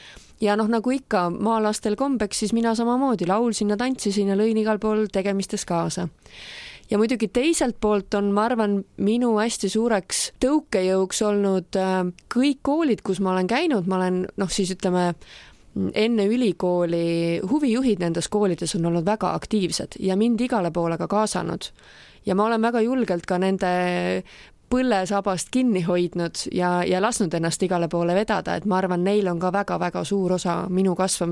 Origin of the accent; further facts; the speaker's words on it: Olustvere, Viljandi County, Estonia; ma olen pärit Olustverest, Viljandi küljelt pisikesest kohast